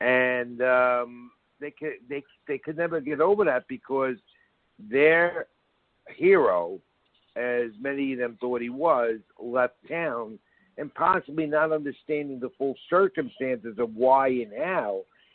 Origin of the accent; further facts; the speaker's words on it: Bronx, New York, United States; You know, I'm from the Bronx.